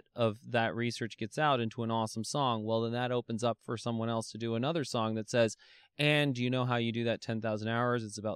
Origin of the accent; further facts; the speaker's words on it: England, United Kingdom; But when I was growing up in England, they had always the best ads on TV.